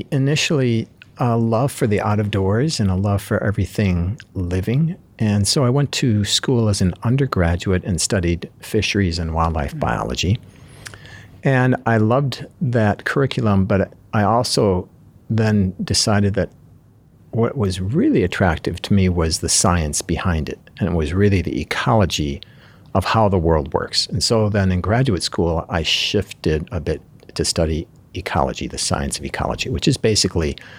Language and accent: English; Illinois, United States; So I grew up in Northern Illinois, and I referred to myself as a free-range kid. When I was seven, my family moved to the country